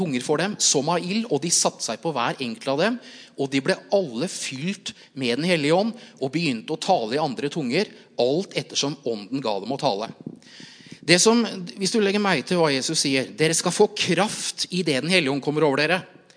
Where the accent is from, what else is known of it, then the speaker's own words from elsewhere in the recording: Jessheim, Akershus, Norway; en veninne av meg, som da vokste opp i Jessheim, der jeg kommer fra.